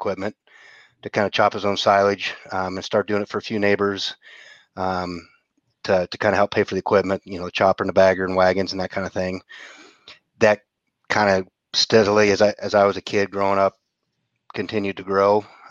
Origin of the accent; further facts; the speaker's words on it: Illinois, United States; I grew up in West Central Illinois. Good or bad, we're only about 35 minutes away from Burlington, Iowa